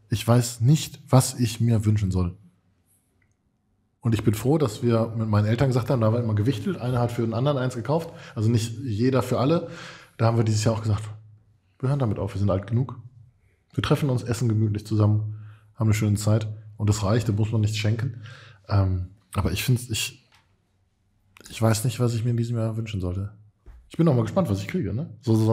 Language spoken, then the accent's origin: German; Katernberg, North Rhine-Westphalia, Germany; Anfang der 20er, ich komme ja ursprünglich aus Katernberg